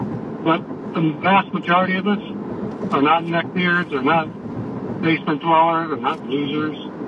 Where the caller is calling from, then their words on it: Arizona, United States; I'm calling from Arizona.